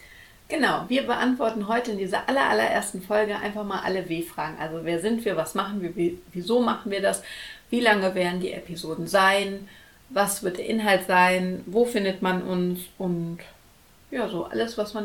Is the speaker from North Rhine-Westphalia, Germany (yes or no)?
yes; North Rhine-Westphalia, Germany; also born or lived in Buenos Aires; zurückgekommen in meine Heimatstadt, so ein kleines bergisches Dorf.